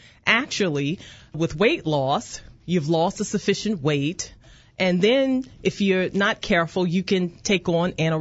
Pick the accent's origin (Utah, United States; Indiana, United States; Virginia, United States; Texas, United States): Virginia, United States; I grew up in Virginia. I've been a Virginia resident all my life. I've lived in different parts of Virginia